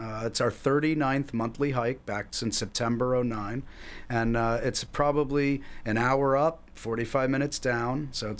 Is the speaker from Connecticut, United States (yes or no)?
yes; Connecticut, United States; We're both from Connecticut, and we always were out hiking.